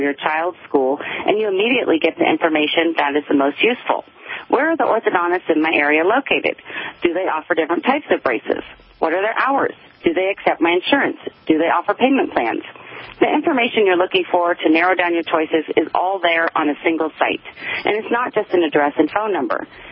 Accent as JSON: {"language": "English", "region": "Ohio", "country": "United States", "tie": "born or raised there", "lives_now": "Carson City, United States", "said": "Well, I was born and raised in Central Ohio, and I am a 1991 graduate of The Ohio State University College of Dentistry"}